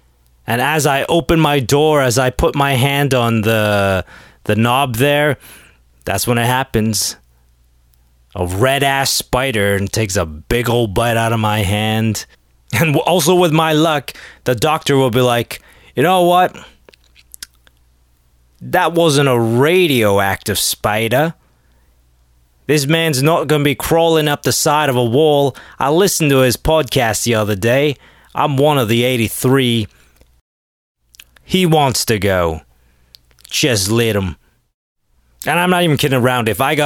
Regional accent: Canada; now in Australia; I'm just going to suck this up and carry on my day and not come home to Canada after the fire.

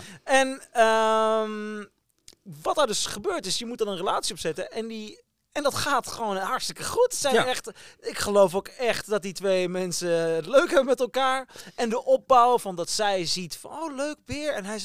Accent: Oldenzaal, Overijssel, Netherlands; ik kom uit Oldenzaal.

